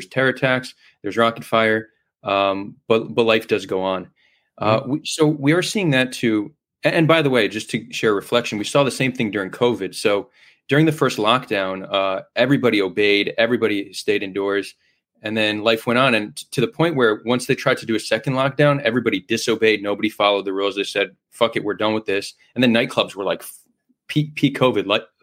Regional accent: New Jersey, United States; moved away as an adult; also born or lived in New York; now in Israel; I was born in New York. I lived in New Jersey until I was 18 when I moved to Israel at age 18 and joined the IDF.

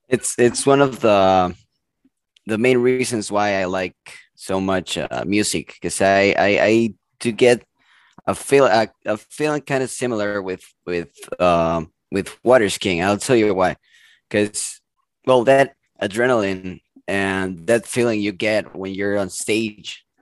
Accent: Mexico City, Mexico; now in Los Angeles, United States; I'm from Mexico City.

